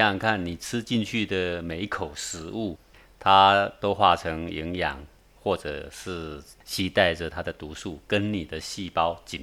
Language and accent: Chinese; Taipei, Taiwan; 然后我们台北人买来吃